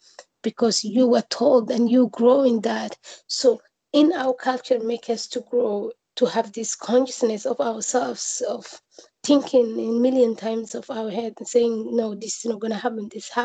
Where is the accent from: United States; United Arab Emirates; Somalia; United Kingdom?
Somalia; Mogadishu, Banaadir; So, for example, when we were a little girl and we were in Somalia growing up in Mogadishu